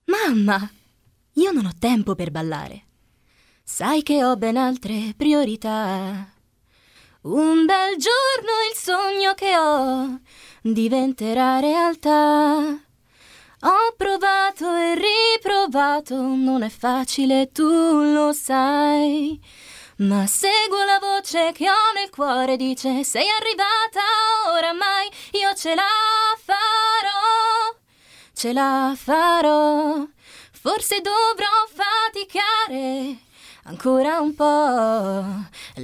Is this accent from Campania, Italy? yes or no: no; Rome, Lazio, Italy; vengo da Roma.